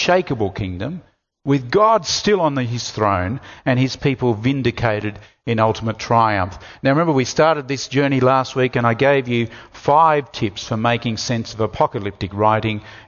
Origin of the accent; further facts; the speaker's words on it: Gold Coast, Queensland, Australia; I grew up on the Gold Coast.